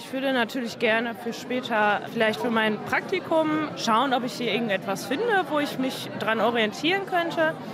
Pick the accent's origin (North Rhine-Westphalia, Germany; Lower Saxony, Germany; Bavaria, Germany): North Rhine-Westphalia, Germany; Xanten; ich bin 21 Jahre alt, ich komme auch hier aus der Nähe, aus Zanten